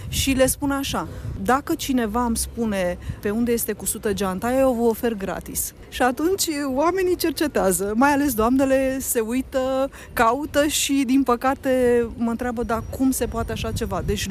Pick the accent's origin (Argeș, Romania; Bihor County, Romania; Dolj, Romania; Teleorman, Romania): Argeș, Romania; Pitești; sunt din Pitești și eu de 4 ani de zile am descoperit această artă de a împăsli lână